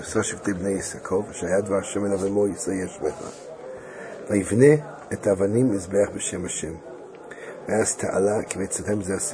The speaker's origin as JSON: {"language": "Hebrew", "town": "Petah Tikva", "region": "Central District", "country": "Israel", "tie": "born or raised there", "said": "בכנסת המרכזי של פתח תקווה. זה מכנסת גדול. גדלתי שם פשוט."}